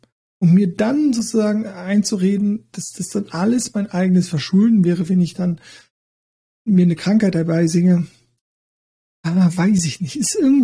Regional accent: Cologne, North Rhine-Westphalia, Germany; dann weiß ich als Kölner ja auch nicht

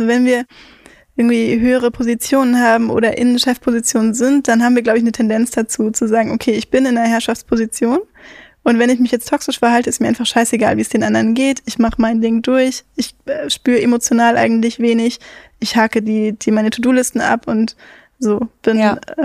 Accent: West Germany, Germany; und ich bin jetzt in Westdeutschland aufgewachsen

